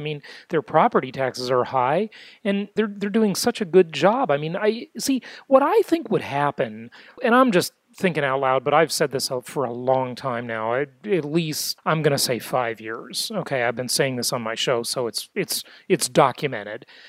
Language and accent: English; California, United States; now in Phoenix, United States; the migration that's happening now from California, my home state, by the way. I now live in Phoenix, Arizona.